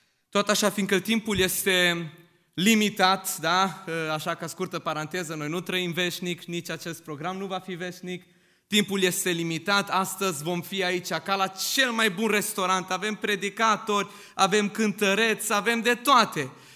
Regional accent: Nuremberg, Bavaria, Germany; cum ați auzit bine, sunt din Germania, mai exact din orașul Nürnberg, din Biserica Pentecostală

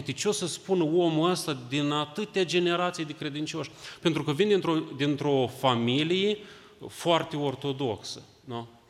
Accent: Moldova; Vin din Republica Moldova și vă aduc acest salut.

